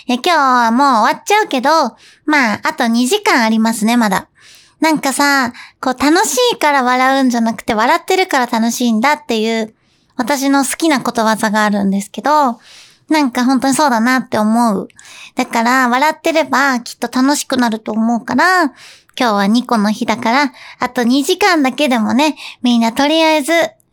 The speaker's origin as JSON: {"language": "Japanese", "region": "Tokyo", "country": "Japan", "said": "私東京出身なんですけど、"}